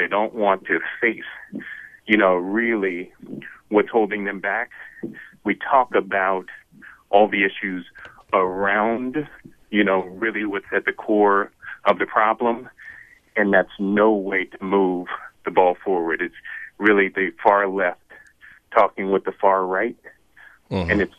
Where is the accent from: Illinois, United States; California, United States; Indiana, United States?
California, United States; San Francisco; No, I'm born and raised in San Francisco, had the most diverse upbringing.